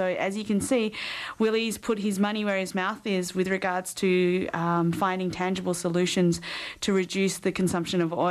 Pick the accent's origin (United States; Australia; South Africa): Australia; Perth, Western Australia; now in Vancouver, Canada; They're from Perth, Western Australia, my hometown